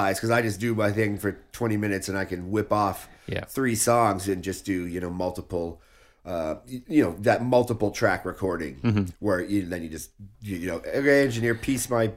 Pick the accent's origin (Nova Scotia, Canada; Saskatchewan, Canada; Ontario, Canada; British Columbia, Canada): Ontario, Canada; Orangeville; So yeah, I grew up in Orangeville, Ontario, which at the time had a population of about 14,000 people.